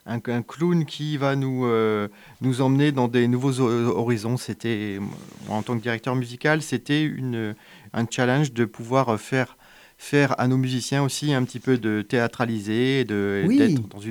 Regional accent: Grand Est, France; moi, je suis originaire des Vosges, je travaille dans le Nord.

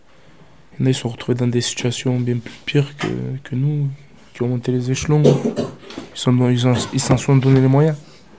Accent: South, France; À la base, je suis du Sud. J'ai voulu changer de... Pas aller jusqu'à dire changer de vie, mais... Changer de région, changer d'air, quoi.

